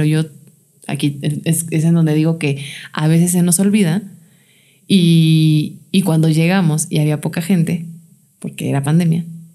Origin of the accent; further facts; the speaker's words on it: Mexico City, Mexico; now in Cibata, Mexico; soy tu vecina de aquí de Cibata. Soy de Ciudad de México y ya llevo casi 3 años viviendo aquí en Cibata.